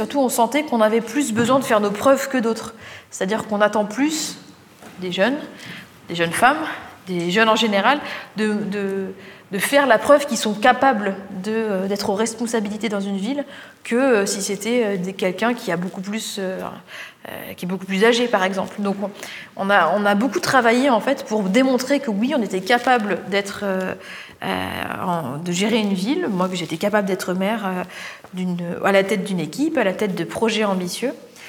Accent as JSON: {"language": "French", "town": "Poitiers", "region": "Nouvelle-Aquitaine", "country": "France", "tie": "born or raised there", "said": "J'ai fait toutes mes études à Poitiers. J'ai fait l'école, le collège, le lycée et même l'université à Poitiers."}